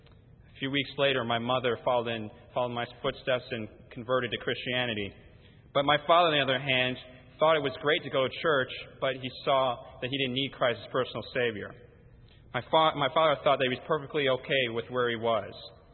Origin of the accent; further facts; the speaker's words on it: Schaumburg, Illinois, United States; I'm from Schaumburg, Illinois.